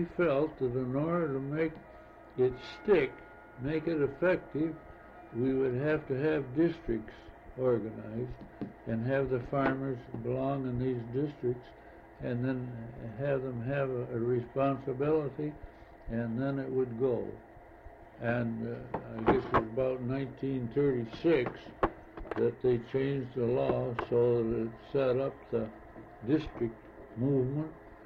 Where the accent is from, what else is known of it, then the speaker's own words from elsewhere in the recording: Ogilvy, Maine, United States; at that time we had a very active grange at Ogilvy, my hometown, and I discussed it with the grange